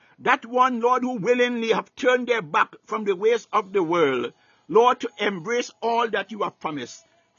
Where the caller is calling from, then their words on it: Baltimore, Maryland, United States; Until we meet again … I am speaking from Baltimore, Maryland.